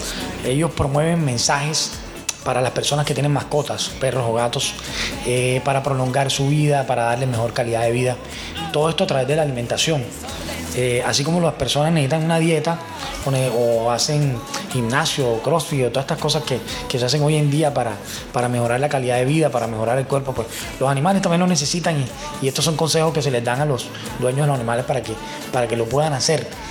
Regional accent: Cartagena, Bolívar, Colombia; Invito a un gran amigo que es … que es de mi tierra, Cartagena

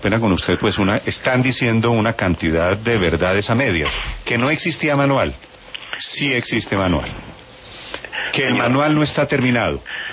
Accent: Colombia; No, yo sí soy colombiano y así no haya una resolución, este es un documento terminado

